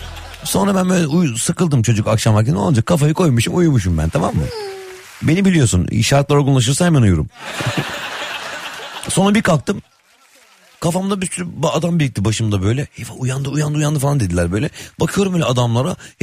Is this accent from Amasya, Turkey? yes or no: no; Istanbul, Turkey; born there; İstanbul Bahçeşehir'de doğdum.